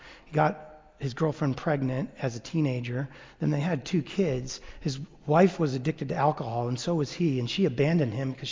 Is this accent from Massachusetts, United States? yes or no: yes; Massachusetts, United States; Grew up in Boston, Central Mass, and went to public school.